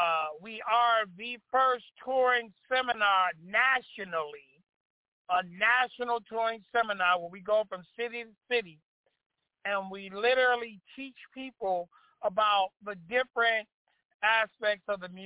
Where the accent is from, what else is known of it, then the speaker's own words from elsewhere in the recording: Chicago, Illinois, United States; now in Madison, United States; I'm originally from Chicago, currently residing in Wisconsin, Madison.